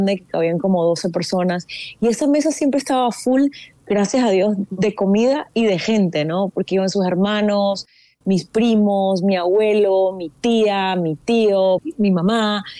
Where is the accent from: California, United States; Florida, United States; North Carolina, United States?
Florida, United States; Miami; born there; now in New York, United States; yo vivo en Nueva York hace 21 años, yo nací en Miami